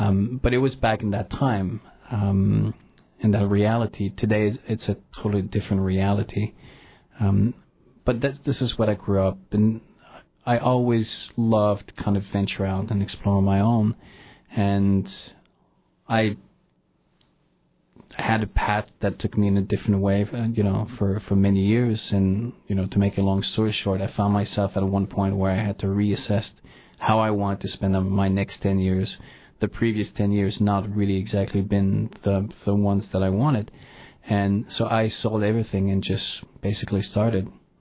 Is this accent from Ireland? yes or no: no; Montreal, Quebec, Canada; moved away as an adult; now in New York, United States; I grew up in Montreal. And then when I was 21, I moved to New York.